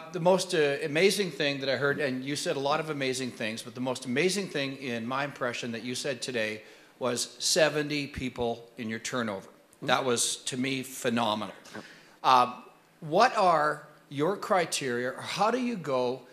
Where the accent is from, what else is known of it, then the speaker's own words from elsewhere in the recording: Canada; from Canada, and at that time, the Canadian ambassador was helping to get the hostages out of Iran.